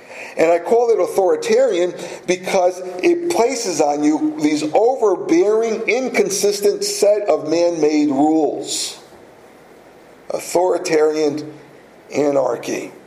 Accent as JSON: {"language": "English", "country": "Brazil", "said": "Now, if I was back in my home country in Brazil, things would be different."}